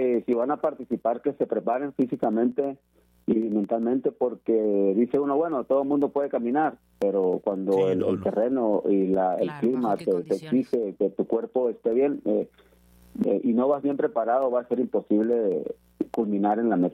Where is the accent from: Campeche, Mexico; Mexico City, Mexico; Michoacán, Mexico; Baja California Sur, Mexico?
Baja California Sur, Mexico; Todos Santos; no conocía la sierra y soy de aquí, de Todos Santos.